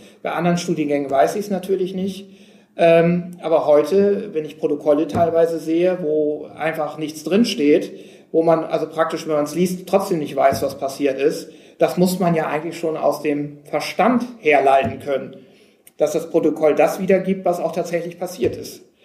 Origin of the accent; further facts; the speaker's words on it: Germany; now in Wuppertal, Germany; Natürlich bin ich irgendwo auch Wuppertaler geworden, das ist klar. Ich bin immer Friese geblieben, ich habe einen Akzent natürlich, ich habe auch meinen Moin Moin behalten